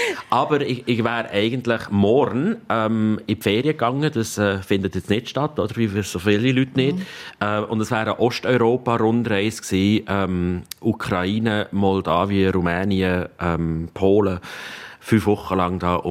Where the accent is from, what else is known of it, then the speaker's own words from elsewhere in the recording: Jegenstorf, Bern, Switzerland; Ich bin in Jägisdorf aufgewachsen. Das ist ziemlich in der Mitte zwischen Bern und Solothurn, wo es ein schönes, herziges Schloss hat. Für die, die es kennen. Ja, also ein Berner Kind.